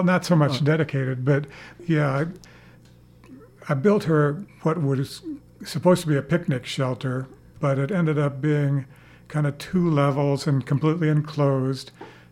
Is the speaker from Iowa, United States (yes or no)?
yes; Ames, Iowa, United States; I have to go back to my childhood when I grew up in Ames.